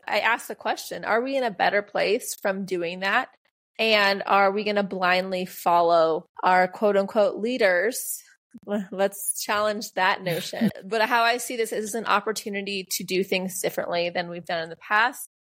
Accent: United States; Now, Kate is Australian. I'm from the United States.

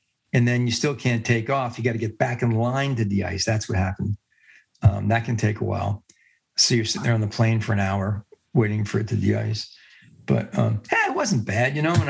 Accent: New Jersey, United States; also born or lived in Staten Island; I was born in Staten Island, New York. I grew up there for about 6 months, and we moved to Jersey. I had a wonderful time over there in Jersey.

